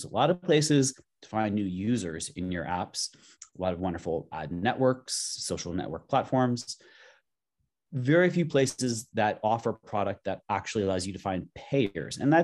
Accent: Los Angeles, California, United States; now in San Francisco, United States; I'm from Los Angeles. I live in San Francisco now

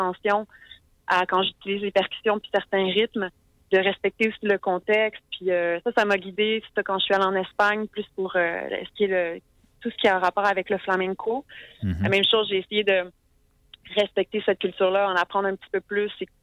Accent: Canada; je suis une Canadienne française

